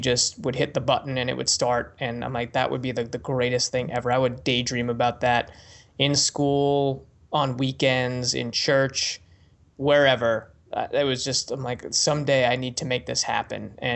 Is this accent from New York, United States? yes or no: yes; New York, United States; for all we complain about growing up on Long Island, we were right smack in the middle of American suburbia with all that.